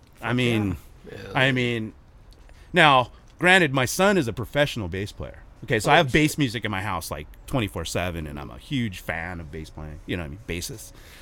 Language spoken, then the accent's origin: English; Glendale, United States; I was born and raised in Glendale